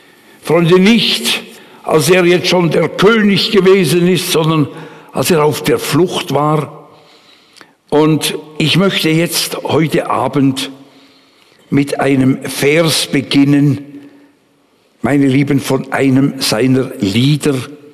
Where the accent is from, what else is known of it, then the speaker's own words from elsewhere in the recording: Switzerland; Ich bin immer begeistert, wenn ich einen Psalm lese als Schweizer.